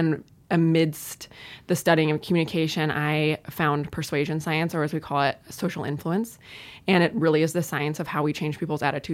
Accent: St. Louis, Missouri, United States; So I grew up in St. Louis.

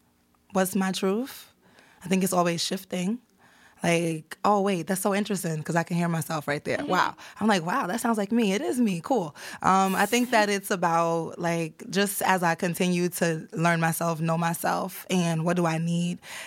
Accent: New York City, New York, United States; I'm from New York City originally.

